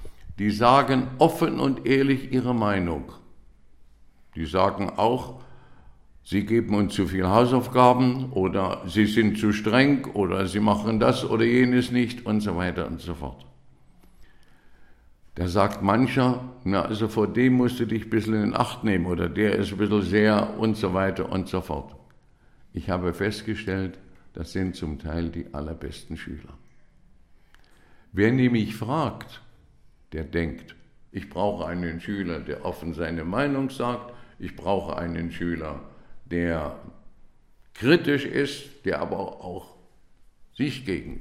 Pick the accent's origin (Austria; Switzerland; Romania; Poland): Poland; Wroclaw, Lower Silesian Voivodeship; born there; moved away; Ich bin geboren in Breslau, das ist heute Wroclaw, das war also in Schlesien, und bin 1945 hierher gekommen.